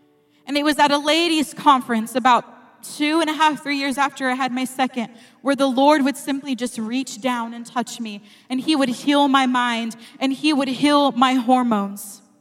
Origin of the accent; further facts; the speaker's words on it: California, United States; now in Michigan, United States; Now, like I said, I'm from California, but I live in Michigan now, so I don't always get to be home